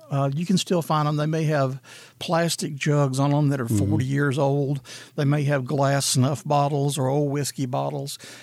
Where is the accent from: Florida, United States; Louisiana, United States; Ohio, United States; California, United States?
Louisiana, United States; Natchitoches; Well, I'm from Natchitoches originally and lived there off and on my entire life.